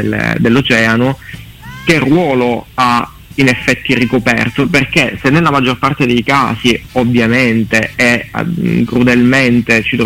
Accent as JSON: {"language": "Italian", "region": "Sicily", "country": "Italy", "moved": "yes", "lives_now": "Bologna, Italy", "said": "Che sono un siciliano andato via dalla Sicilia per ragioni di studio, è rimasto a vivere altrove perché sto a Bologna."}